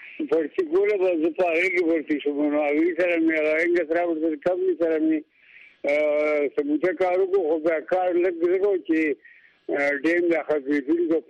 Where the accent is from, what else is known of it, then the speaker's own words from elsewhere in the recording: Peshawar, Khyber Pakhtunkhwa, Pakistan; زه په کال 1970 کې پیدا شوم او زموږ د کلی نام هغه مترا دا د ورسک روډ باندې یو کلی دی ورسک روډ باندې پېښور کې